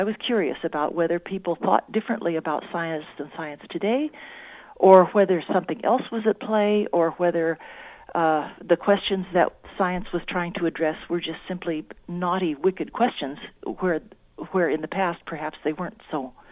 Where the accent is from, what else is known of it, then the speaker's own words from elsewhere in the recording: Oregon, United States; I got to know forestry a little bit because I grew up in the South Coast, Oregon, and I was steeped in forests and logging.